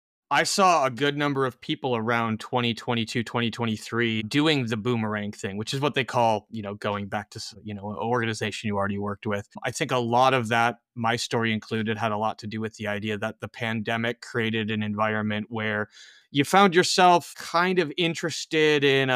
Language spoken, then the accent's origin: English; Cleveland, Ohio, United States; also born or lived in Atlanta; So I moved back to my hometown of Cleveland, Ohio from Atlanta, Georgia for family related reasons years and years ago